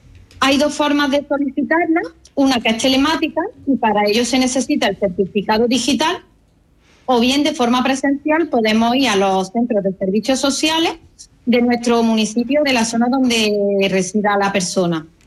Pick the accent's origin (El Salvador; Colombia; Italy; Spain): Spain; Córdoba, Andalusia; now in Málaga, Spain; Sí, soy cordobesa, aunque resido en Málaga.